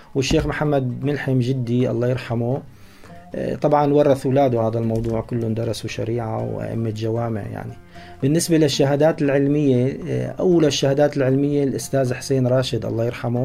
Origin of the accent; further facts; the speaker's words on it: Assal al-Ward, Rif Dimashq, Syria; لهجتنا نحن بالذات أهل عسالة بتتميز عن القلمون كله بهذا الموضوع، كونه يمكن كوننا أقرب قرية للحدود اللبنانية صراحة.